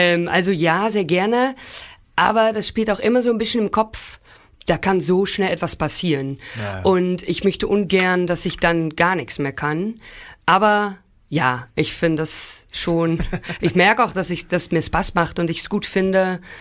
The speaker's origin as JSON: {"language": "German", "country": "Netherlands", "second_language": "German", "said": "Ich komme ja aus den Niederlanden, ich bin auch eine sehr niederländische Person."}